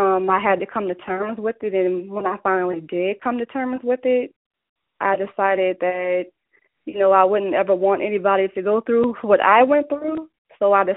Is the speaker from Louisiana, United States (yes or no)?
yes; New Orleans, Louisiana, United States; Okay, well, like you said, I am from New Orleans, Louisiana. I'm 26 years old